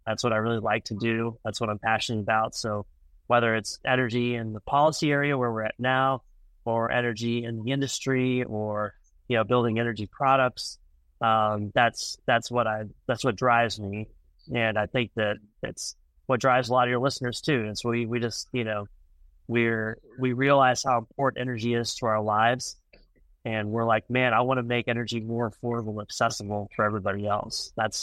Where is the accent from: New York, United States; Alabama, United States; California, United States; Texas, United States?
Texas, United States; Midland; Yeah, so I grew up in Midland, Texas, kind of the heart of the oil and gas business.